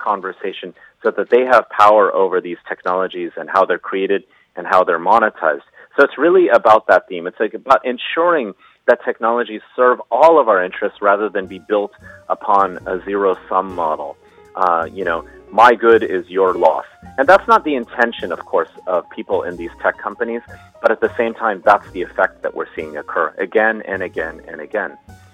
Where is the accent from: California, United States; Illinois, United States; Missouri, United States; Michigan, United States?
California, United States; You know, I'm from Silicon Valley, actually, Jeffrey. So I'm used to this. I grew up in this.